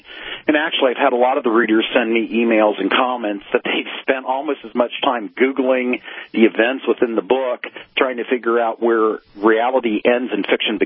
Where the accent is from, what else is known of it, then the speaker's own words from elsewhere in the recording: Ohio, United States; I'm from Ohio, so it's a little tough.